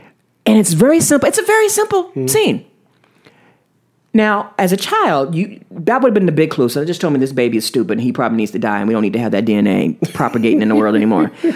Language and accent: English; Maine, United States; born there; We come from the same state. I'm a Maine baby. I was born in Maine.